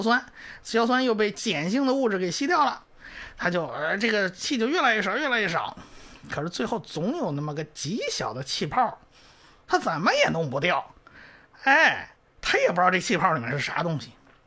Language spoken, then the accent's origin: Chinese; China